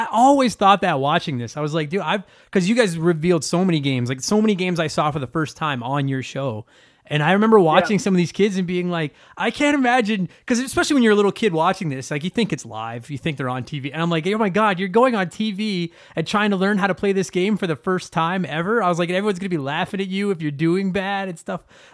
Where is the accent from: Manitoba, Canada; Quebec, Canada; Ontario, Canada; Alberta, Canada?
Alberta, Canada; Calgary; Like, I grew up in Calgary.